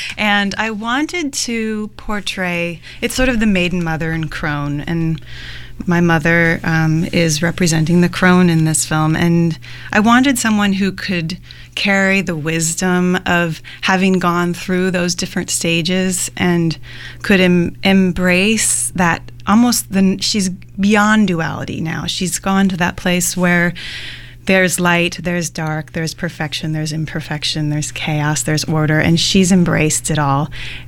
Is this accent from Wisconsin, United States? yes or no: yes; Wisconsin, United States; I grew up in Wisconsin, and in a small dance school there.